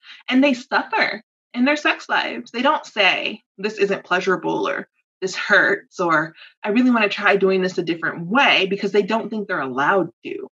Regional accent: the South, United States; I was personally told as a child to call my vagina a pocketbook because I am a Southerner.

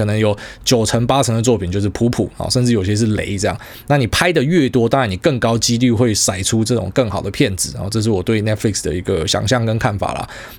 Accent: Taiwan; 当然我们台湾人比较怕死嘛

